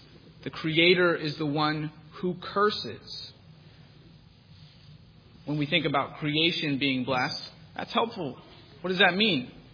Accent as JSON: {"language": "English", "region": "the South", "country": "United States", "tie": "born or raised there", "lives_now": "Massachusetts, United States", "said": "I grew up in the South. And I got to tell you, down South, people say blessed all the time."}